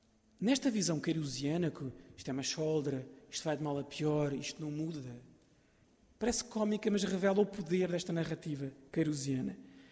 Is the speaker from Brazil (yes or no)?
no; Portugal; tem a ver com a nossa autoperceção enquanto portugueses